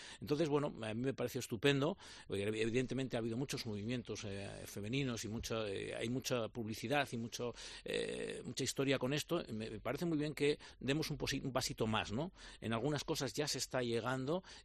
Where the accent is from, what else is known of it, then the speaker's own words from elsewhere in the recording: Irún, Basque Country, Spain; he vuelto a mis raíces, a mi terruño, como suelen decir, a mi pueblo, a Irún, a vivir aquí.